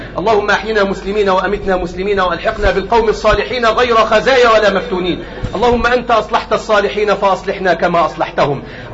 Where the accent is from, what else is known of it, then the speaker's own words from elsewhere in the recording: Egypt; اللهم احفظ بلدنا مصر وسائر بلاد المسلمين من كل مكروه وسوء